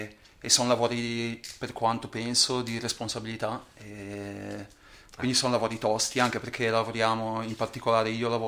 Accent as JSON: {"language": "Italian", "town": "Genoa", "region": "Liguria", "country": "Italy", "said": "quindi da genovese sono amante folle"}